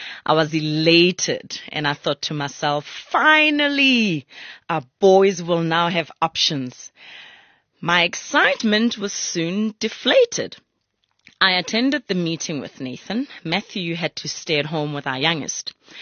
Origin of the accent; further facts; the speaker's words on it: Soweto, Gauteng, South Africa; was Zulu, mom is Tswana, and my Zulu is diluted to a certain degree. I mean, I'm from Soweto